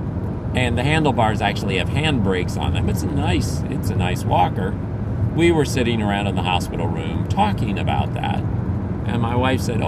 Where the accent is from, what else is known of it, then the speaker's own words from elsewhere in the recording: Philippines; So I grew up in the Philippines and seen plenty of things.